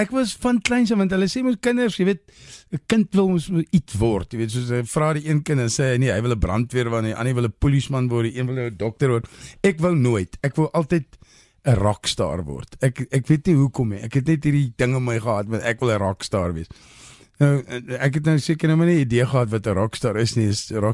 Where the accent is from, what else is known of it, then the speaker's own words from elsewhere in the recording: Standerton, Mpumalanga, South Africa; also born or lived in Natal; Ek is in Tlhoi gebore in Natal. Ja. Tot ek 6 jaar oud was, hoe trek my maal, het is in Standerton en Leandra. Daar het ek ook op 'n plaas groot geword.